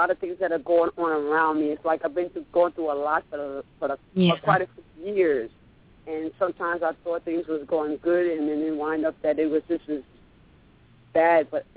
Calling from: New York, United States; I'm calling from New York.

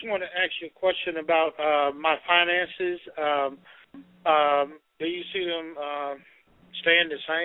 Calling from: Georgia, United States

